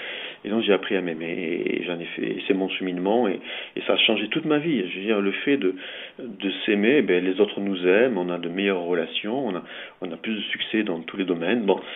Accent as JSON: {"language": "French", "country": "France", "lives_now": "Switzerland", "said": "moi, je vis en Suisse. Je vis entre Lausanne et Berne en Suisse. Je suis français d'origine, mais je vis en Suisse depuis quelques années."}